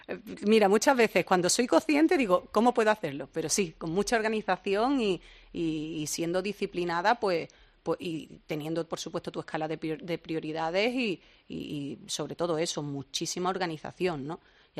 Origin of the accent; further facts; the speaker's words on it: Cádiz, Andalusia, Spain; yo soy de Cádiz, tengo un paseo marítimo y una playa estupenda